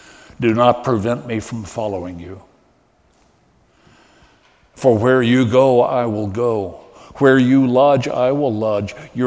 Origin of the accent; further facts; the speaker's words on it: Miami, Florida, United States; I was raised in Miami, Florida, a period when it was the third largest Jewish city on earth.